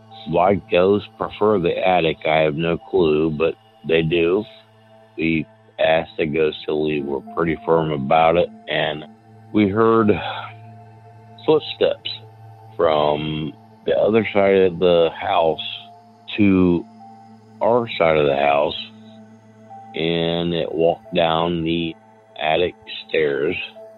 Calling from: Dayton, Ohio, United States; I'm from Dayton, Ohio. I can see Wright-Patterson Air Force Base from where I live.

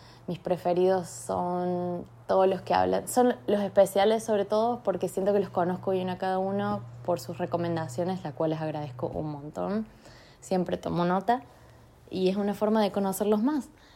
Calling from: Córdoba, Argentina; de Córdoba. Los escucho desde que empezó la pandemia

